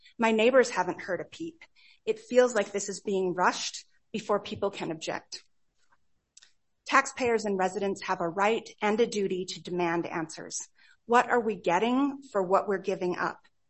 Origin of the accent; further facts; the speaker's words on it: Hooper, Utah, United States; I'm a resident of Hooper and a small business owner. I grew up in Hooper, and we are raising our family here because it's one of the best small towns in America.